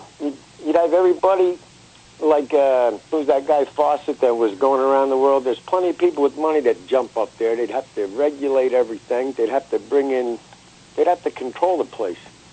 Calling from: Pennsylvania, United States; I'm calling from the Poconos.

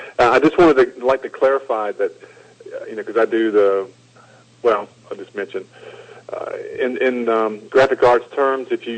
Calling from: North Carolina, United States; I was calling from North Carolina.

